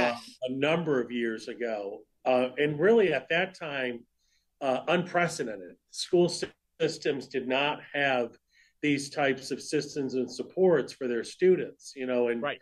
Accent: Springfield, Massachusetts, United States; And I grew up in Springfield, very in his inner city.

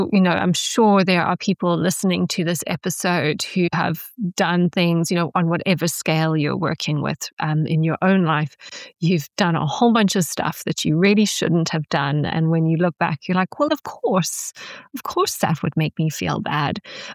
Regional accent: South Africa; moved away; recently I was back in South Africa, my home country, over Christmas

